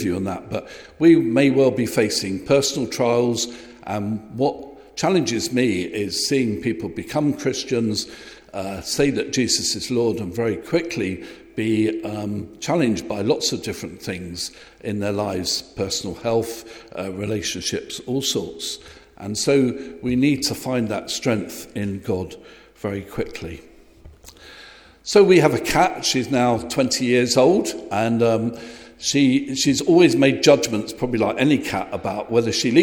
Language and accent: English; London, United Kingdom; I grew up in London